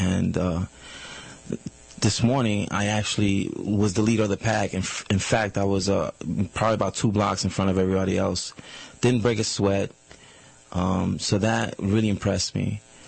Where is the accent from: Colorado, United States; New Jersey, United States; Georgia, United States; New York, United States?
New York, United States; Staten Island; All right … I'm from Staten Island, New York.